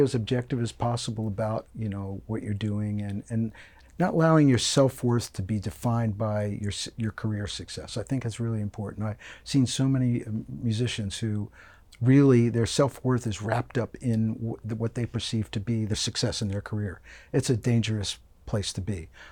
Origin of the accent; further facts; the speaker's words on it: Pennsylvania, United States; also born or lived in New York City; I was born in New York in the city at Bellevue Hospital, and our whole family was in New York, and we moved to Pennsylvania when I was about four.